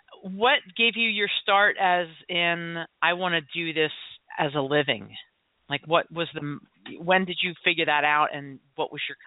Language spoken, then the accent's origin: English; New Jersey, United States; like I was saying, I grew up in New Jersey, and you know, I don't necessarily have an accent anymore either.